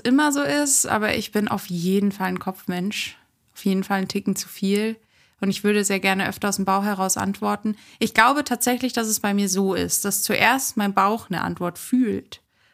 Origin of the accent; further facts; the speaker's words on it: Munich, Bavaria, Germany; Ich komme und lebe aus München und in München. War zum Studium mal in Bamberg, aber bin jetzt wieder zurück und könnte glücklicher nicht sein.